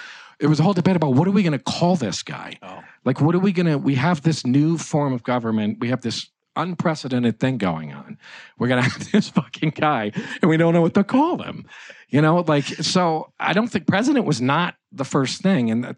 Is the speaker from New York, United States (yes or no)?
no; Connecticut, United States; You know, I'm from Connecticut, so